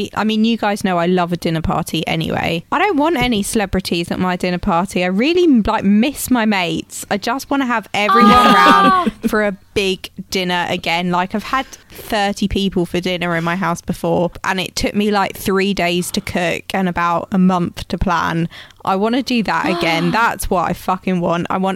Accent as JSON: {"language": "English", "region": "London", "country": "United Kingdom", "tie": "born or raised there", "said": "I grew up in London"}